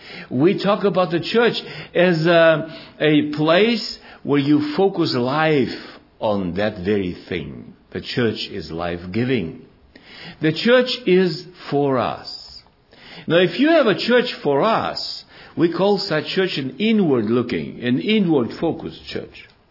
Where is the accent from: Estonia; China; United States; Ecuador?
Estonia; English is a second language; now in Germany; And when I finally married a Swabian girl, came here, and I come from Estonia, and I came here and I married a Swabian girl, a native German Swabian girl.